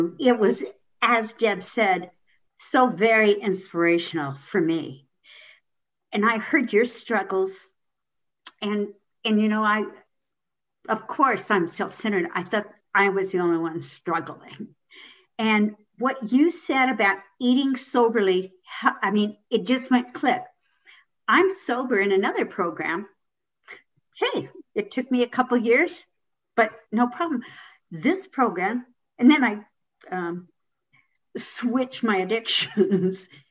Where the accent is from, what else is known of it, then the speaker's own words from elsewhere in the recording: Long Beach, California, United States; I was from Southern California. I was from Long Beach.